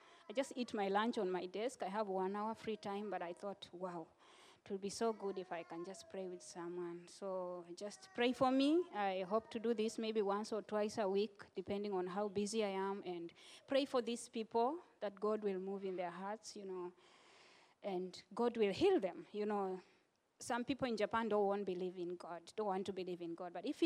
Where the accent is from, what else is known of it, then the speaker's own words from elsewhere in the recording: Kenya; I tell him I come from Kenya.